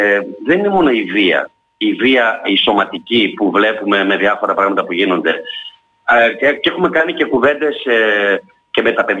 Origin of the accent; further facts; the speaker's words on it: Heraklion, Crete, Greece; γιατί είμαι Ηρακλειώτης